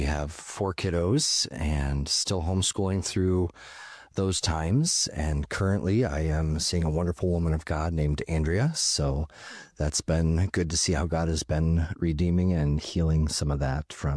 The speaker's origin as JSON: {"language": "English", "region": "Ohio", "country": "United States", "said": "So myself, I come from Ohio, and we moved here probably 8 years ago in the summer"}